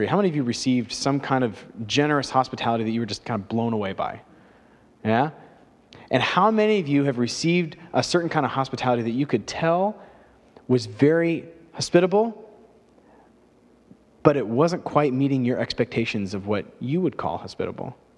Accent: Minnesota, United States; because we're Minnesotan, we are hospitable people.

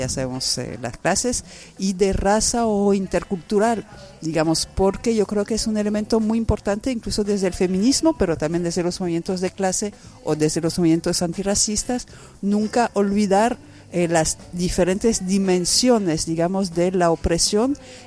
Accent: France; Spanish is a second language; Y tampoco me siento muy francesa, pero digamos es un dato objetivo, desgraciadamente.

